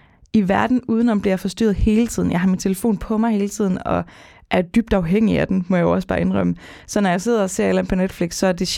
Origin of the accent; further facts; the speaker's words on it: Fredericia, Region of Southern Denmark, Denmark; jeg er fra Fredericia, og der, det er jo ikke, det er jo en kulturby på mange måder